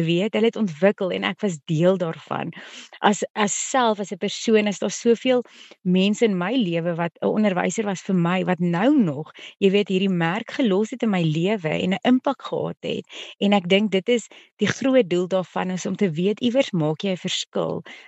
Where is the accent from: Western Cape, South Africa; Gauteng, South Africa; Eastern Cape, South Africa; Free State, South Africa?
Gauteng, South Africa; Alberton; now in Roodepoort, South Africa; Ek is eintlik al vir so 15 jaar in Roodepoort, maar ek kom eintlik van Alberton af. My hele gesin is nog daar, my hele familie is daar.